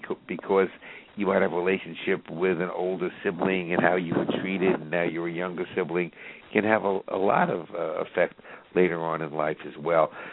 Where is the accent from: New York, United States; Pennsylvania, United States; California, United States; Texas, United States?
New York, United States; The Bronx; or did I just hear that growing up in the Bronx?